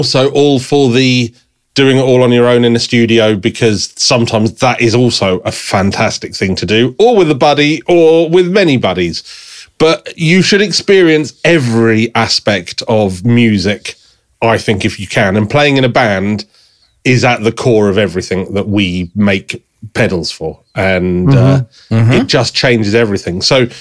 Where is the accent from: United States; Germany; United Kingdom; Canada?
United Kingdom; England; But that's because I'm English and we're still fighting off medieval diseases.